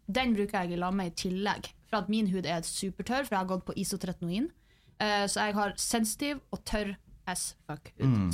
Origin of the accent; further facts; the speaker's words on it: Nordland, Norway; Jeg er også fra Lofoten.